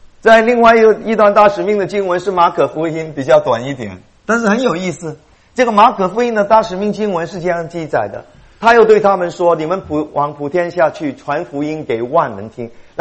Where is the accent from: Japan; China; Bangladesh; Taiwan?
China; Guangdong; 我们中国人都差不多，特别是我们广东人。